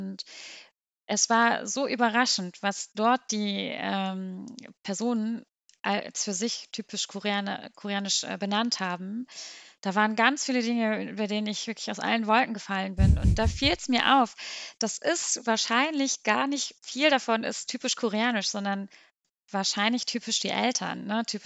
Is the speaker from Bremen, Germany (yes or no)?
yes; Bremen, Germany; accent: North German; also born or lived in East Frisia; ich habe sicherlich einen norddeutschen Akzent, weil ich in Bremen groß geworden bin und in Ostfriesland Abitur gemacht habe.